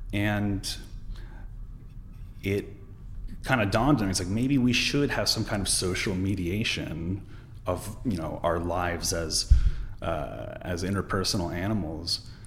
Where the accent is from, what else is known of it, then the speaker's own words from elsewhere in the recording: Lafayette, California, United States; also born or lived in Washington, D.C.; Yeah, I was born in Lafayette, which is in the East Bay. I was there at elementary school. Then we moved to the DC area after that.